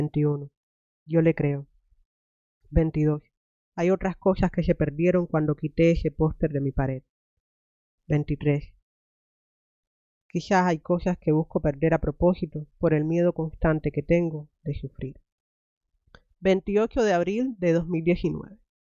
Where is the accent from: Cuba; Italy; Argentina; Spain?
Cuba; yo soy cubana, las dos nacimos hacia el final del siglo XX